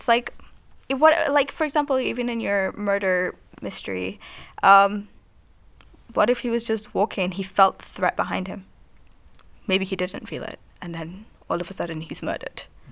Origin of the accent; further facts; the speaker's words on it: Pakistan; Now, obviously, I'm talking as a Pakistani culture does not believe in that.